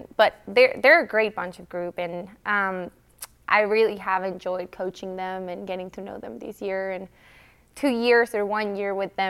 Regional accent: Mexico; I am from Mexico. I'm from a different country too.

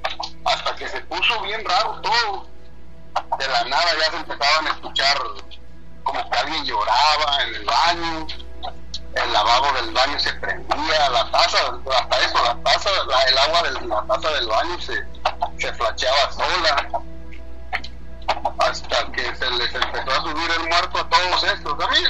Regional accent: Veracruz, Mexico; Soy originario de Veracruz.

